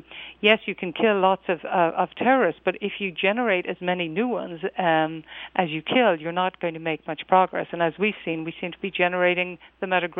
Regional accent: Ireland; The British Empire was not universally loved. I can say that as an Irish person.

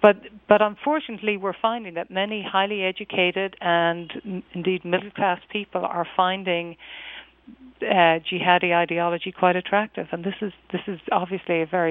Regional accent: Ireland; The British Empire was not universally loved. I can say that as an Irish person.

